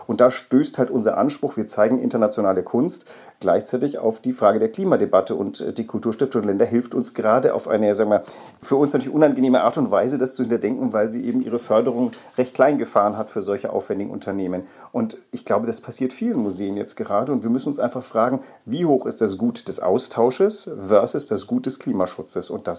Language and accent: German; Bavaria, Germany; Ich bin ja in Bayern groß geworden